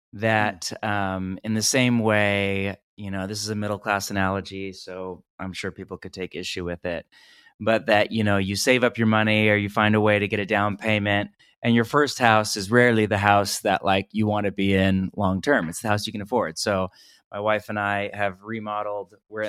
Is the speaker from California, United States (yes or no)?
yes; California, United States; also born or lived in Pacific Northwest; I'm from California originally, we were in, you know, the Pacific Northwest for so many years, but I'm from California originally.